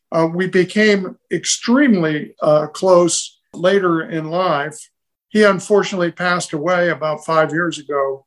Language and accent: English; Remington, Indiana, United States; Well, growing up in Remington, Indiana in the 40s and 50s, I was born in 1942 and graduated from high school in 1960. So it was really those 18 years that I lived in Remington.